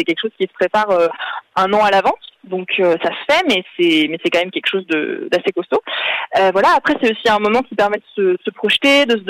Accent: western France, France; now in Lyon, France; je viens de l'ouest de la France à la base, voilà, et actuellement je suis en service civique à la Maison des Européens de Lyon.

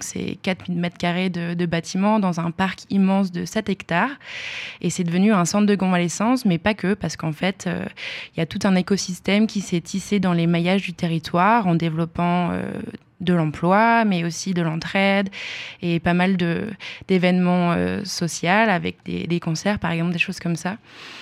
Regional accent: Metz, Grand Est, France; Et moi je suis Lorraine, je viens de Metz dans le 57.

